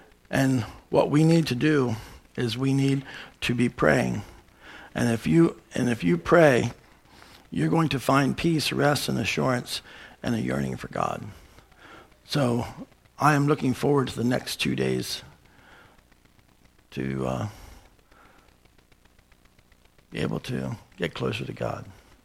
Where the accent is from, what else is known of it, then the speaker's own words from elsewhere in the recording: Lancaster County, Pennsylvania, United States; he's from York County, I'm from Lancaster County.